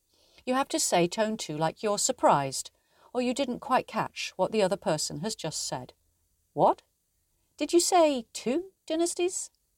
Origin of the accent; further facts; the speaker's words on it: United Kingdom; accent: British; 98% of the time you'll hear my British accent, but it will be punctuated by the occasional Chinese word.